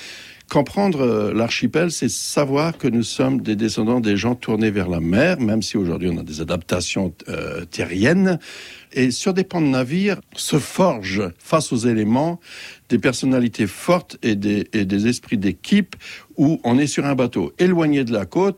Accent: St. Pierre & Miquelon; Et on est Saint-Pierre ou Miquelonné, d'ailleurs.

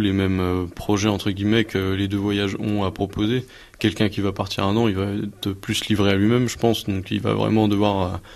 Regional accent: France; on était que nous en tant que Français avec une autre classe qui sont partis avec nous de Chaumont.

